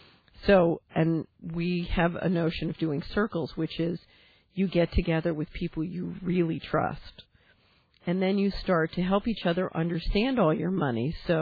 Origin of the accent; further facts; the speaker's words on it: Philadelphia, Pennsylvania, United States; So, for example, let's look at my old neighborhood where I grew up in Philadelphia.